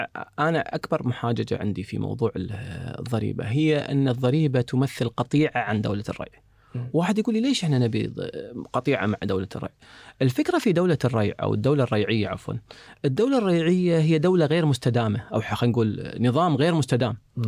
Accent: Kuwait; عندنا في الكويت

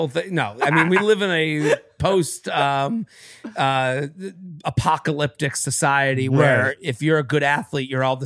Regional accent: Boston, Massachusetts, United States; I'm from Boston.

